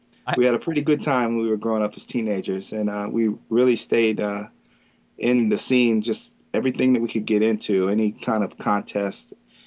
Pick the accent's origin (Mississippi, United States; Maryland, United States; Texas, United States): Maryland, United States; Baltimore; Yeah, I grew up in Baltimore area.